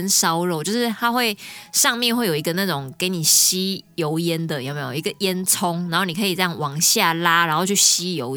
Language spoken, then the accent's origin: Chinese; Taiwan; 真的是他们听到我们从台湾来就是tomodachi你知道吗